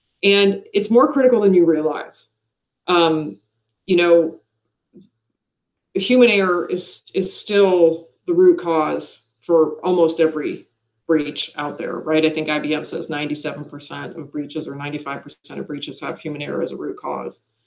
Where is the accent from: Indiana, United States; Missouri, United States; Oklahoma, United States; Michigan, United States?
Michigan, United States; Detroit; also born or lived in Europe; now in Austin, United States; I come from the Detroit area.